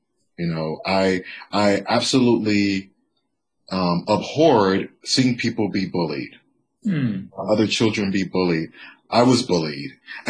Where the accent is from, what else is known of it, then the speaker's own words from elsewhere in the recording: United States; growing up in the United States as a Black American already positions one to be highly sensitive to the ways in which one could be bullied, targeted, picked on.